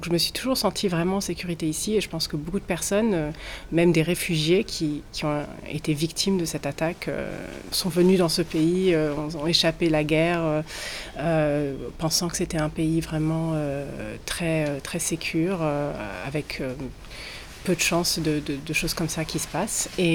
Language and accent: French; Nice, Provence-Alpes-Côte d'Azur, France; now in New Zealand; Moi, je viens de Nice